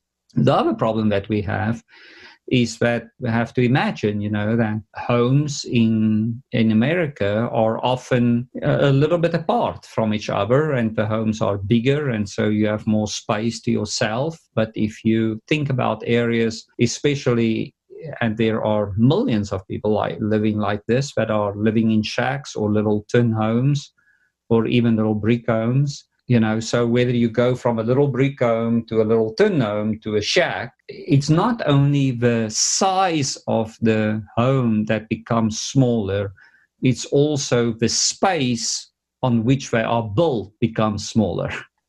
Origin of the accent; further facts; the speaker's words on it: South Africa; I think if I can just start with my home country, South Africa